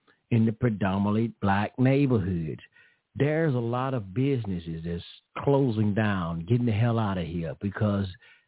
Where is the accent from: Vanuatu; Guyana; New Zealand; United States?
United States; Memphis, Tennessee; Well, Justin Pearson, I'm from Memphis, too. I'm from Memphis, too.